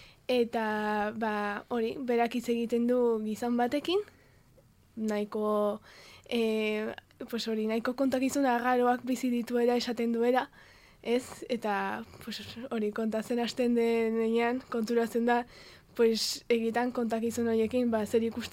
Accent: Aldatz, Navarre, Spain; ni aldazkoa naiz, lekun berri ondoan dagoen erre txiki batekoa, eta ba, San Fermin ikastoran ikastelari naiz, batxilergoa orain.

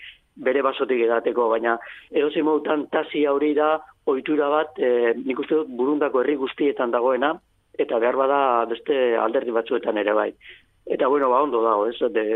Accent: Eibar, Basque Country, Spain; now in Bilbao, Spain; Eibartarra naiz, baina bizi Bilbon bizi naiz, eta Bilbotik Urdiaina joan etorrian ibili naiz.

